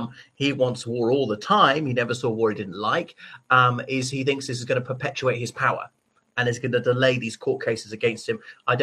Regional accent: Ireland; from Ireland.

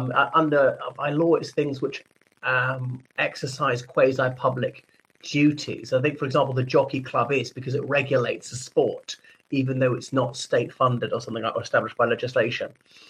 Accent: Ireland; from Ireland.

